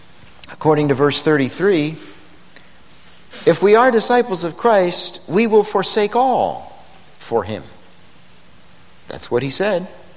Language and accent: English; Bristol, Pennsylvania, United States; Where I grew up in Bristol, Pennsylvania, there were no vacant lots in my neighborhood. It was fully built up.